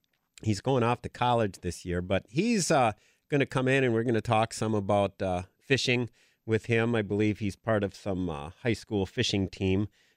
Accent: Green Bay, Wisconsin, United States; If you like broasted chicken, and when I grew up in Green Bay, everybody went to Kroll's.

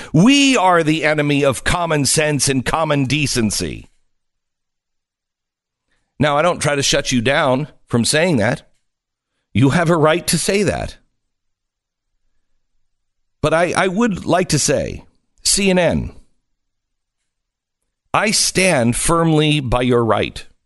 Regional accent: United States; Even though I don't want to, as an American, I have to.

